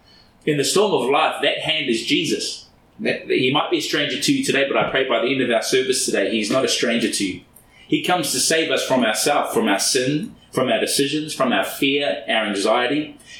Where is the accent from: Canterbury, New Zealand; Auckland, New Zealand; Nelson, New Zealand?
Auckland, New Zealand; I grew up in Auckland, New Zealand, and on the east coast of Auckland, there are what's called black sand beaches.